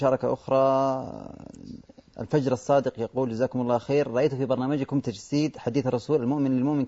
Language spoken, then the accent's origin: Arabic; Somalia; بلدنا الصومال، فبلدنا حباها الرحمن أن جعل جميع أهل مسلمون في مذهب أهل السنة والجماعة،